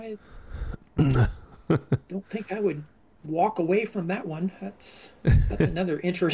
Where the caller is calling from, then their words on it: Indiana, United States; However, I am broadcasting from Indiana.